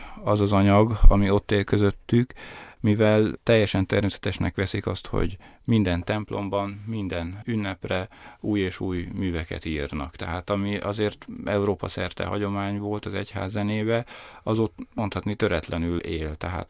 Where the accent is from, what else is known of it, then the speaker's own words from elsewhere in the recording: Sopron, Győr-Moson-Sopron, Hungary; nagyon boldogok vagyunk, hogy sikerült szülővárosunkban mindkettőnknek elhelyezkedni.